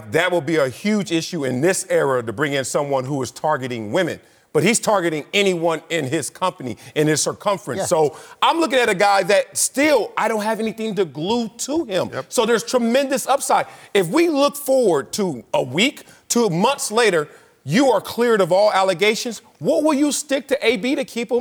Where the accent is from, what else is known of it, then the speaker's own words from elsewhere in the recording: Los Angeles, California, United States; Growing up in Los Angeles, we had something called a continuation school, which was it was adjacent to the real high school.